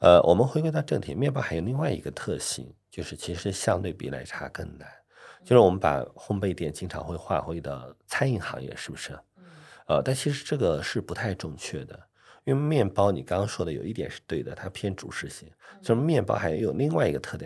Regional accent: Northwest China, China; 对，我们西北人一定要加醋的，对吧

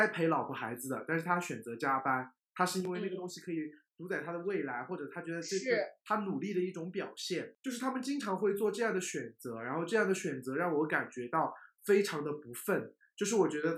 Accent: China; 因为我觉得我们中国人很容易从小到大都活在这样的优绩主义当中

